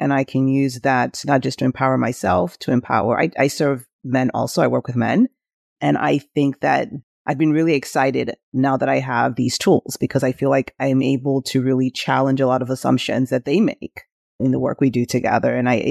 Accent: Nigeria; born there; And I'm born Nigerian, so I have that cultural background in addition to this

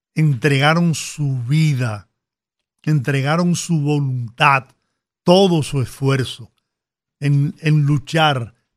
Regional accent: Dominican Republic; y qué orgullo siente uno como dominicano

